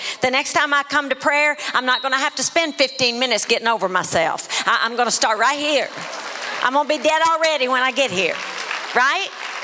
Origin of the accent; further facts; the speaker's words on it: Mississippi, United States; accent: Mississippi; I grew up in Choctaw County, Mississippi. Hallelujah. You can tell a little bit of it still hangs in there.